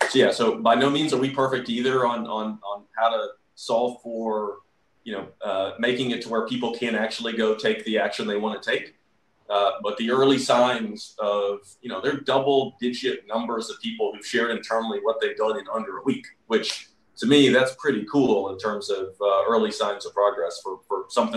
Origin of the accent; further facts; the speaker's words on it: the South, United States; And you know, look, growing up in the South